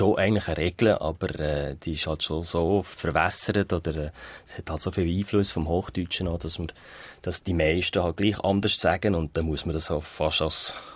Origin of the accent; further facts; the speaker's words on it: Aargau, Switzerland; accent: Aargau German; Also ich merke jetzt an meinem eigenen Dialekt, also am Aargauerdeutsch, dass ich jetzt... Das Zürichdeutsch tut sich immer mehr einschleichen